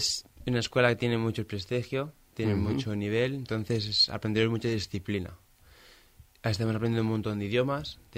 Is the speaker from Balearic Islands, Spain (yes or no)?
yes; Formentera, Balearic Islands, Spain; siempre me encanta representar de donde vengo. Aunque participe por Cataluña, yo siempre voy a decir que participo por Formentera, por Baleares.